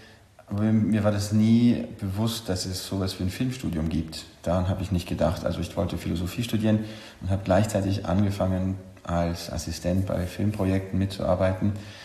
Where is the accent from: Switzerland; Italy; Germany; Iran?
Italy; Bolzano, Trentino-Alto Adige; moved away as an adult; also born or lived in Paris; now in Honfleur, France; Ursprünglich komme ich aus Südtirol, aus Bozen. Und ich bin in Frankreich, ich war, glaube ich, 25, als ich nach Frankreich gezogen bin, und bin da auch nicht mehr weg. Zunächst 20 Jahre in Paris und dann seit nun 2,5 Jahren ungefähr hier in der Normandie, in Honfleur